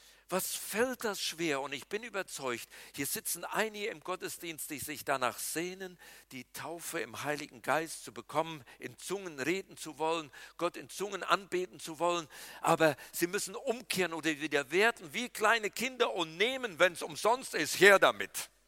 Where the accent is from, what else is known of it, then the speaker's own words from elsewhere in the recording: North Rhine-Westphalia, Germany; Ich kann mich daran erinnern, wie wir Ski gefahren sind bei uns im Siegerland.